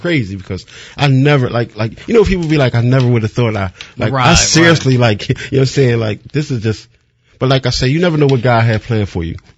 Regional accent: Philadelphia, Pennsylvania, United States; Like, you know, I'm from West Philly.

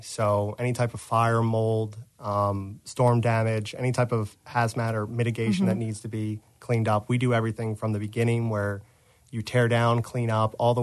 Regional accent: United States; I grew up in Delaware County, obviously, so I was a little farther away than Jillian was

